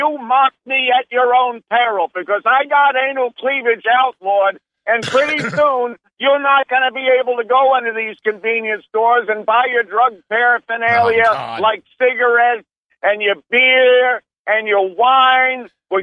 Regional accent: Northeast, United States; I am from the Northeast.

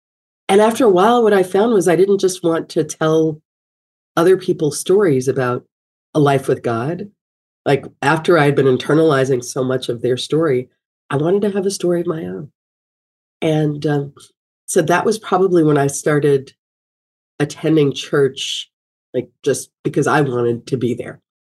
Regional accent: Kentucky, United States; I remember growing up in Kentucky and, you know, like having like these moments, like transcendent moments, walking in my grandmother's yard

